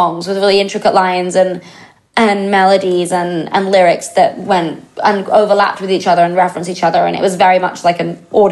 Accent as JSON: {"language": "English", "region": "England", "country": "United Kingdom", "said": "So I'm English, so I'm a fan"}